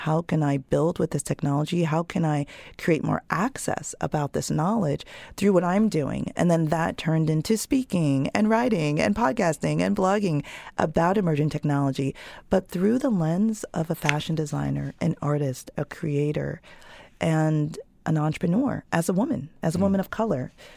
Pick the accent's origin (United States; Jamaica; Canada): Jamaica; born there; I was born in Jamaica, so first generation to go to college, let alone grad school here.